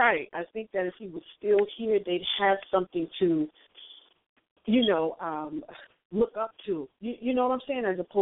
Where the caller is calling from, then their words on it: New Jersey, United States; calling from New Jersey.